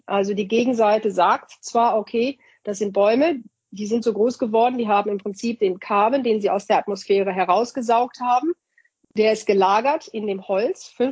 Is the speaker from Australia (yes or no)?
yes; New South Wales, Australia; Was zum Beispiel bei uns in Australien jetzt gemacht wird oder in New South Wales.